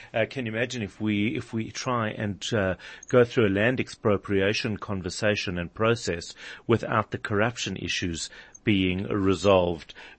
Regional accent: South Africa; certainly for me as a South African

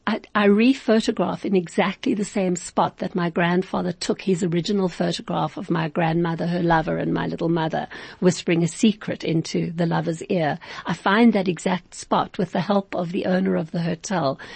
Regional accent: Cape Town, Western Cape, South Africa; also born or lived in United States; So I grew up in Cape Town, and my family emigrated when I graduated high school.

